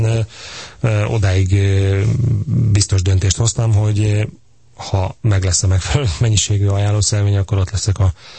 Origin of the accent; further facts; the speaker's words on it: Hódmezővásárhely, Csongrád-Csanád, Hungary; Én is azt gondolom Hódmezővásárhelyiként, hogy abban inkább profitál a mai félfeudális Magyarországon a város